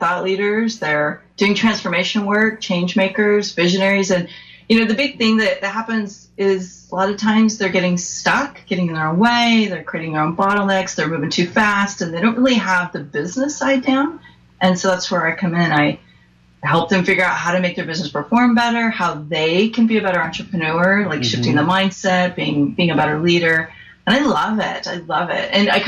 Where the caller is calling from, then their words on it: Oak Park, California, United States; Just outside LA.